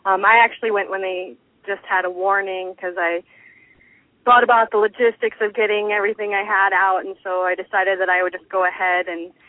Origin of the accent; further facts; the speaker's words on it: New Jersey, United States; also born or lived in Maine; now in Alaska, United States; Well, I grew up in New Jersey. I actually moved to Alaska from Maine.